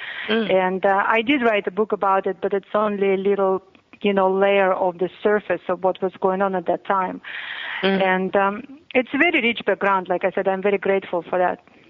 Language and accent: English; Russia; born or raised there